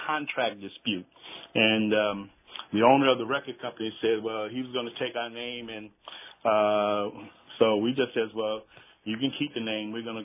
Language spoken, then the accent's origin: English; San Francisco, California, United States; Well, I'm from San Francisco, a place called Hunters Point.